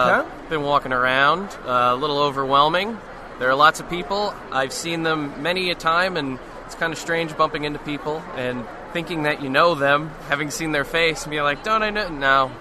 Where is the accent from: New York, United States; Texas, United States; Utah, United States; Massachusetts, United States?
New York, United States; now in Louisiana, United States; I'm in the Westchester area, just outside the city. But I went to school in the Bronx. I taught third grade in the Bronx.